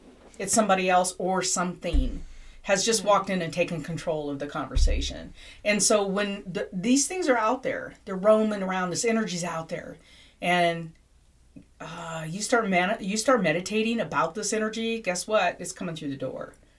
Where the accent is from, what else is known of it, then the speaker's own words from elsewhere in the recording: Ireland; but I'm Irish, so give me a break.